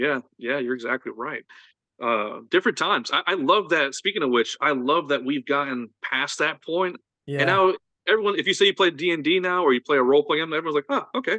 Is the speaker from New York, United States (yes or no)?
yes; New York, United States; I was born and raised in New York.